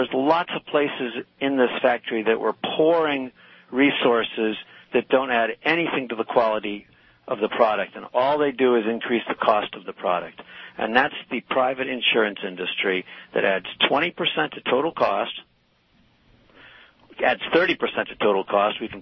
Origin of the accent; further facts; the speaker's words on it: Corvallis, Oregon, United States; I'm actually from Corvallis, and in case I forget to say, go Beavers.